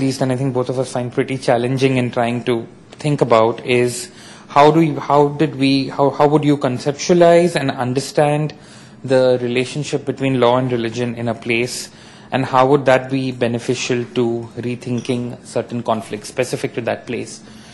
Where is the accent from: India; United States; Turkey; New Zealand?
India; I'm Indian